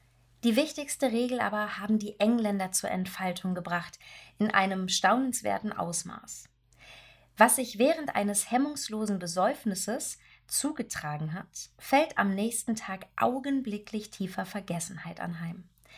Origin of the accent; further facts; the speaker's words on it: Ethiopia; In meiner Heimat Äthiopien gehört der Vollrausch zu einem Gelage, das diesen Namen verdient.